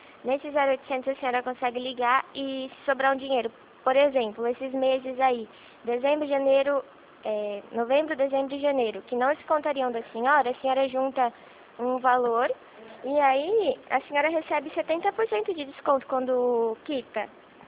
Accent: Rio Claro, São Paulo, Brazil; Eu também sou aqui de Rio Claro, da Avenida 3.

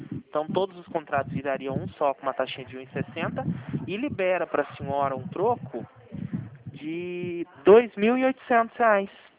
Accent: Itapira, São Paulo, Brazil; Itapira, atendo aqui em Mogimirim.

